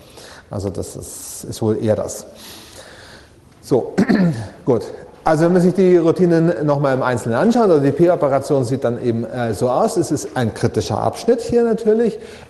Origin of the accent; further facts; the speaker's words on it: Bavaria, Germany; also gerade als Franke, ne?